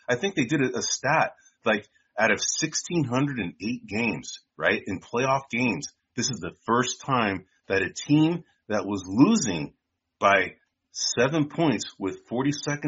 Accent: San Francisco, California, United States; You know, we're both from San Francisco

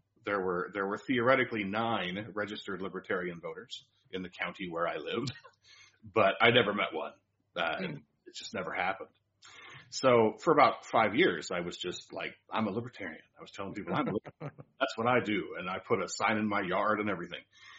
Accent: Riverside, California, United States; I grew up in Riverside, which is in Southern California, east of Los Angeles through the mountains towards the desert.

